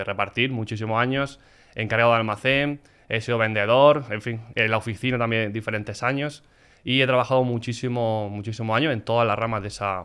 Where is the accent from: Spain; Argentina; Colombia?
Spain; Almería, Andalusia; yo vengo de una familia normal, de Almería. Soy de Almería, tengo 39 años